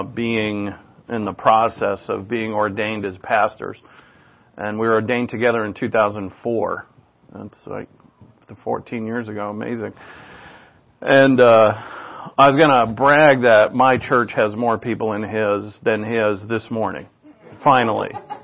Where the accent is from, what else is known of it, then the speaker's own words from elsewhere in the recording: Rhode Island, United States; because I'm from Rhode Island